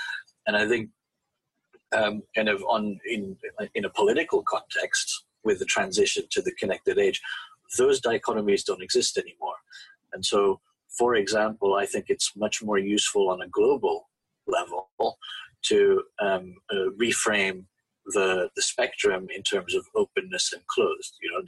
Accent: Belgium; English is a second language; moved away; also born or lived in France / England / Finland; So I was actually born in France and then grew up in Belgium. That's where I learned English. And then I lived in England a long time.

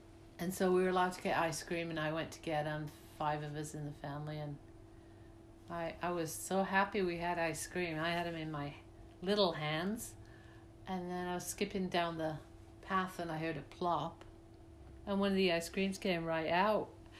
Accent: Leeds, Yorkshire and the Humber, United Kingdom; Leeds. Yorkshire.

